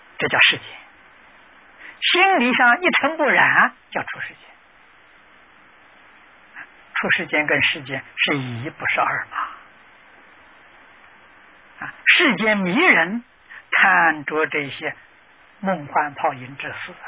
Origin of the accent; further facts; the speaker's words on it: China; 我们中国人有这个理想，没看到人做到。